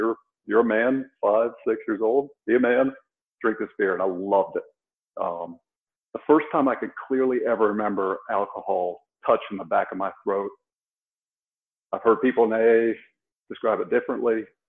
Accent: Moline, Illinois, United States; born there; I was born in the Midwest. I was born in a little river town in Illinois, Moline, Illinois. And we moved quite a bit when I was a kid.

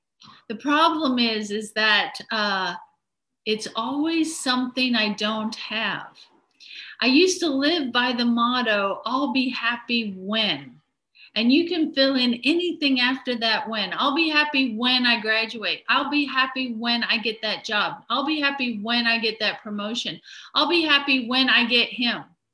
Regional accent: Australia; moved away as an adult; now in United States; Now, I was raised in Australia. I came to North Dakota when I was 18.

